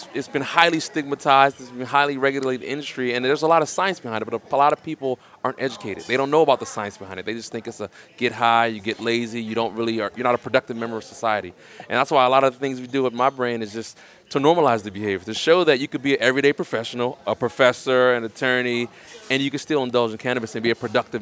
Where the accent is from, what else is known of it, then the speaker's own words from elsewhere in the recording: Maryland, United States; We're professionals born and raised in Maryland.